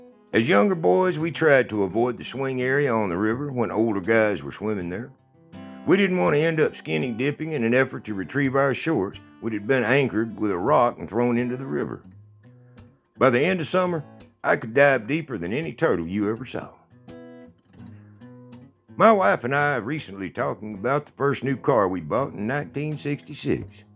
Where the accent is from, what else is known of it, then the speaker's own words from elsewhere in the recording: Bandera, Texas, United States; Growing Up in Bandera, number 191. Global warming has once again reared its ugly head in our little town